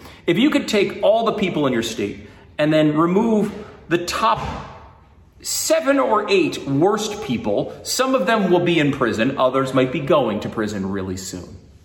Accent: New York, United States; born there; And I was born in New York. I have family in New York. I have friends in New York.

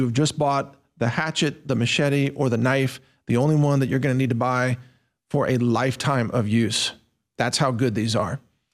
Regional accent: United States; and look, I'm an American. I love my country.

